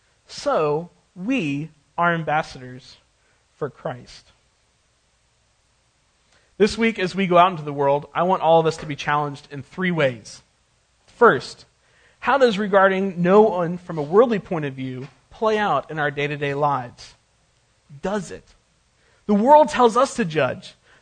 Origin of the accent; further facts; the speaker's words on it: United States; Grace has been extended to me, I've been welcomed in, but as an American, I had some junk the pastor wanted to talk about.